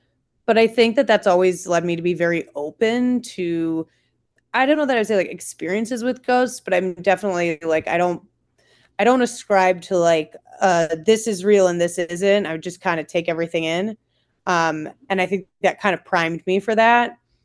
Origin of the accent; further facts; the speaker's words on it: Libertyville, Illinois, United States; I'm from Libertyville, Illinois.